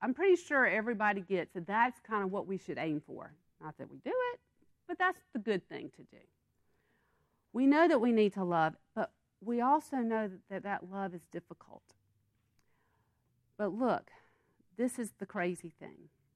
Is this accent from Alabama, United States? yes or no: no; Yazoo City, Mississippi, United States; When I grew up in Yazoo City, they'd have the first, you know, harvest of the cotton.